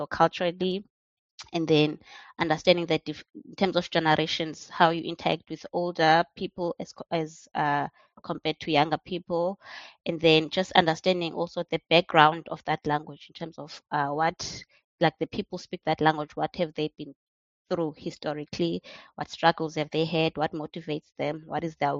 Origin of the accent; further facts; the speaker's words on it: South Africa; first language Xhosa; English is a second language; that even with isiXhosa, that is my mother tongue, the way it's spoken in the urban areas is different compared to rural areas.